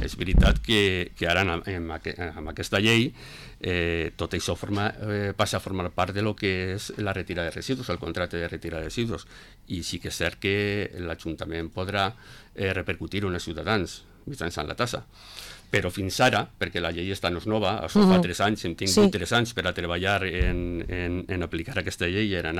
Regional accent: Borriol, Valencian Community, Spain; jo vinc de Borriol

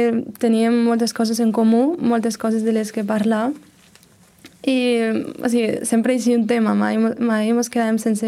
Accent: Valencian Community, Spain; first language Valencian; La meva llengua materna és el valencià, però també parlo castellà i marroquí fluidament.

